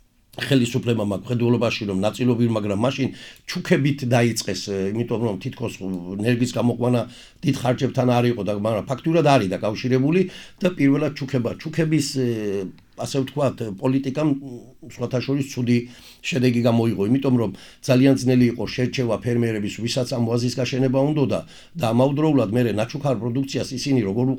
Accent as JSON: {"language": "Georgian", "region": "Adjara", "country": "Georgia", "tie": "born or raised there", "said": "ვარ მევენახეობის ზონიდან, იქ დავიბადე, იქ გავიზარდე გედაში, ასე რომ ამ თემაზე დღეს სასიხარულო ჩემთვისაც ეხლა გამოსულა. რაც შეეხება მევენახეობას ჩვენს რეგიონში"}